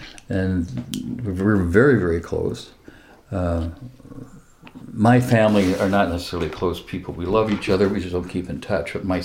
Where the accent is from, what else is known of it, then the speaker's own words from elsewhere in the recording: Wabasha, Minnesota, United States; when that creepy man from Wabasha was hounding me all the time from my hometown.